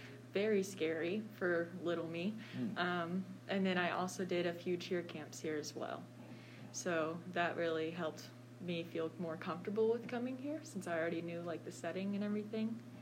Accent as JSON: {"language": "English", "town": "Oakland City", "region": "Indiana", "country": "United States", "tie": "born or raised there", "said": "I'm from Oakland City, and I've lived here all my life."}